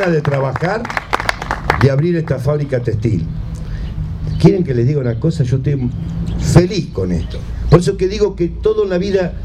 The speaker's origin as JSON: {"language": "Spanish", "town": "Benito Juárez", "region": "Buenos Aires Province", "country": "Argentina", "tie": "born or raised there", "said": "hablándole a mi pueblo, en Benito Juárez."}